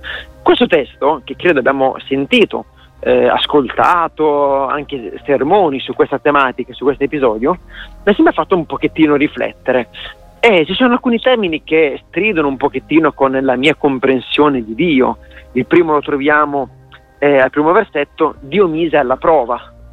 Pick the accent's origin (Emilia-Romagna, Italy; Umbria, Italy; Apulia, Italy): Emilia-Romagna, Italy; Riccione; Io sono di Riccione, un paese di 30-35 mila persone, ed ero l'unico avventista di Riccione insieme a mia mamma.